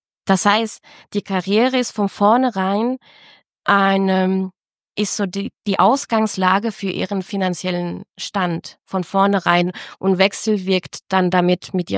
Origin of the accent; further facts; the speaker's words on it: Chile; Ich hatte eine ganz andere Prägung, gesellschaftlich und politisch. Ich komme aus Chile